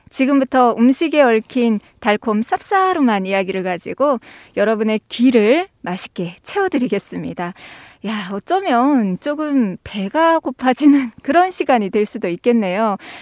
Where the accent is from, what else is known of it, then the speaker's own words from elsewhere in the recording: North Korea; now in South Korea; 저는 고향이 북한이잖아요.